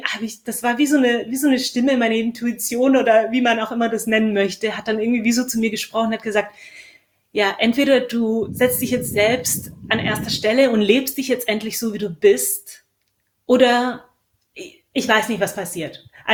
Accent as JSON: {"language": "German", "country": "Belarus", "tie": "born or raised there", "said": "ich bin in Weißrussland aufgewachsen"}